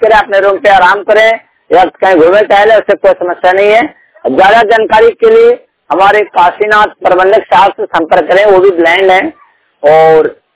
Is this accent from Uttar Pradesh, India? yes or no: no; Bhagalpur, Bihar, India; मैं भागलपुर डिस्ट्रिक्ट बिहार रास्ते का रहने वाला हूँ